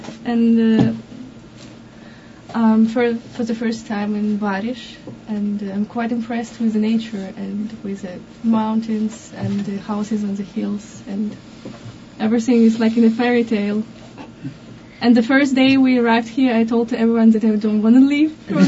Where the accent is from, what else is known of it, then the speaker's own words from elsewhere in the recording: Arkhangelsk, Arkhangelsk Oblast, Russia; English is a second language; Exactly, I'm from the north. It's the town Arkhangelsk. I'm from Russia.